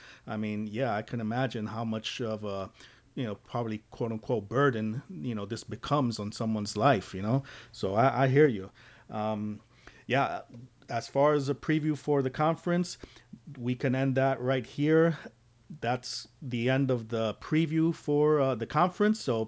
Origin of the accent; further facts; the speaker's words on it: Phoenix, Arizona, United States; from Phoenix.